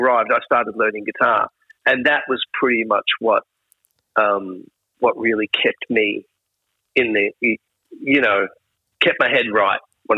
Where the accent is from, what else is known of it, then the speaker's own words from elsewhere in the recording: Frenchtown, New Jersey, United States; also born or lived in New York City; I grew up in spent the first 10 years of my life in a place called Frenchtown, New Jersey. You know, I was born in New York City